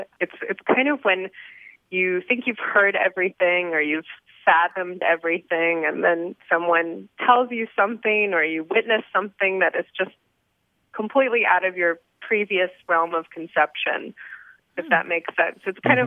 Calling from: Brooklyn, New York, United States; I'm calling from New York.

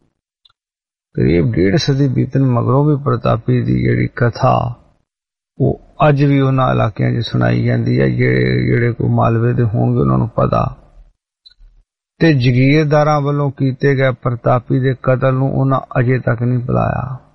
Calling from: Italy; ਮੈਨੂੰ ਪਤਾ ਨੀ ਲੱਗਾ ਮੈਂ ਇਟਲੀ ਤੋਂ

